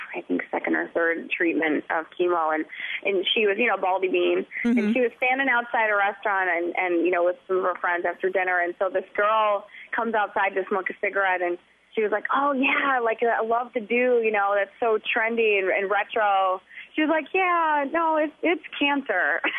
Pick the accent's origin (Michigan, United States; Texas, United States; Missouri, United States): Michigan, United States; Baroda; also born or lived in Florida / New York; I had lived in Florida, and I moved to New York, and I'm actually originally from Baroda, Michigan.